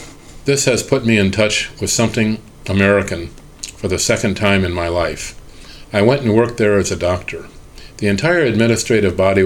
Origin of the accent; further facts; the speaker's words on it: Cairo, Cairo Governorate, Egypt; moved away as an adult; now in United States; I was born in Cairo in 1954. I had all my elementary, middle, and high school education in Cairo.